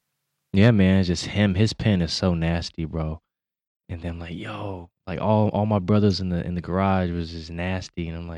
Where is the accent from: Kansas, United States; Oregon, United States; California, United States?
California, United States; Sacramento; So I'm from South Sac in Elder Creek, and my house was the spot.